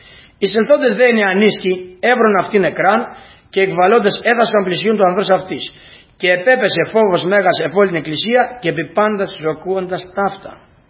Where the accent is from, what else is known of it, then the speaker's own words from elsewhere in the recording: Greece; born there; Τι να κάνουμε, εδώ γεννηθήκαμε. Δεν κατακρίνουμε σε αυτούς μας γιατί γεννηθήκαμε στην Ελλάδα